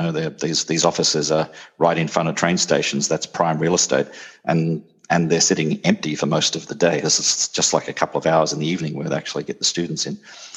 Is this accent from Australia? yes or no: yes; Australia; now in Japan; I'm from Australia